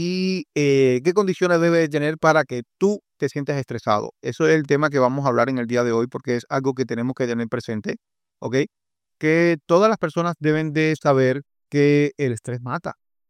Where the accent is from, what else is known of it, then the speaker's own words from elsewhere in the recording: Cuba; moved away; yo en mi país, por ejemplo, yo ganaba $16 al mes, ¿me entiendes? Que es al mes. Y entonces eso gana un doctor en Cuba en estos momentos